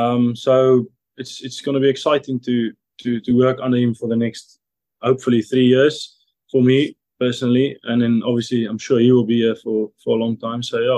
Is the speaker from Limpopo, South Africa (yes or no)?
yes; Nylstroom, Limpopo, South Africa; I'm a guy from Nelstrom in South Africa, a small town. So I brought up with you just listen and respect the elderly